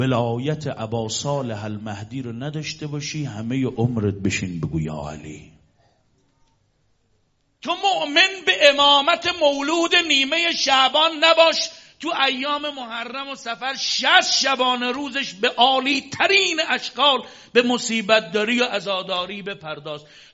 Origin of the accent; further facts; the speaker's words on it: Kashan, Isfahan, Iran; منم بهش جواب دادم من اهل کاشان هستم.